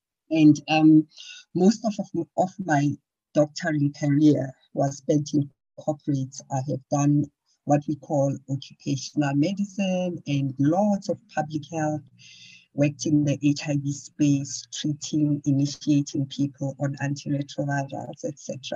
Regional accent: Johannesburg, Gauteng, South Africa; I am from Johannesburg.

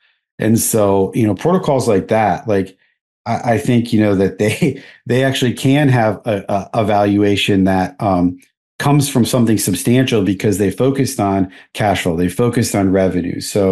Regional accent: United States; me being an American, I think, you know, so much of the tech ecosystem has been based in America.

